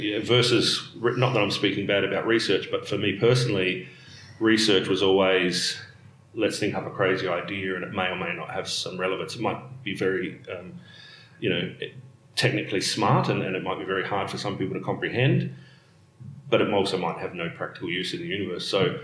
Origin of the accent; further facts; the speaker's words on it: South Australia, Australia; our country school in South Australia, so I grew up in South Australia, country school